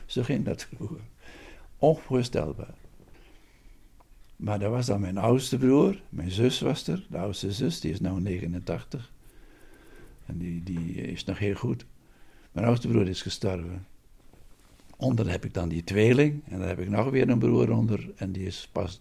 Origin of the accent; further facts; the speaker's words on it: Bakhuizen, Friesland, Netherlands; born there; ik ben geboren in Friesland, in Bakhuizen, en ik heb het eerste jaar van mijn leven gevaren als baby op een scootje, een zeilschip. Vader was schipper.